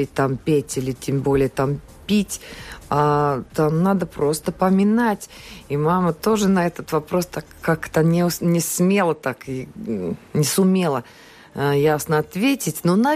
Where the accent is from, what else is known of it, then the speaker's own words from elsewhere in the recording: Latvia; first language Latvian; Russian is a second language; Я работаю в телевидении, радио. Извиняюсь, мой родной язык латышский, поэтому буду говорить с ошибками, и с акцентом и все подобное.